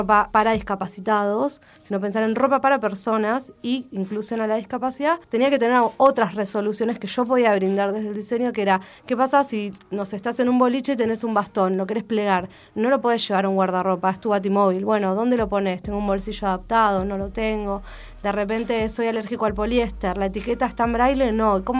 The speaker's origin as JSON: {"language": "Spanish", "region": "Neuquén", "country": "Argentina", "tie": "born or raised there", "said": "Soy neuquina, nací y estudié en Neuquén."}